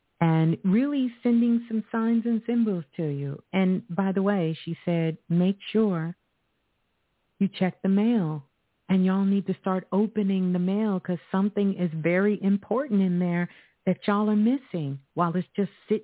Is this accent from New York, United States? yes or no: yes; Brooklyn, New York, United States; Greetings, Natasha, calling from Brooklyn, Brooklyn, my home city.